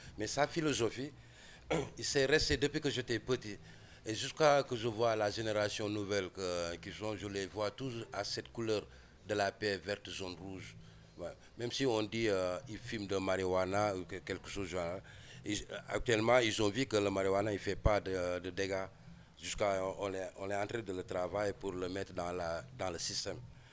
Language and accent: French; Senegal; je suis un rastabaïfal. Parce que nous, bon, je suis sénégalais